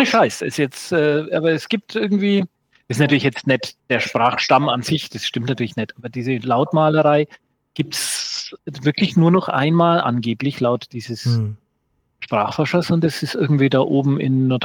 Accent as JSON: {"language": "German", "region": "Bavaria", "country": "Germany", "accent": "Franconian", "said": "wenn ich als Franke versuche, Hochdeutsch zu sprechen."}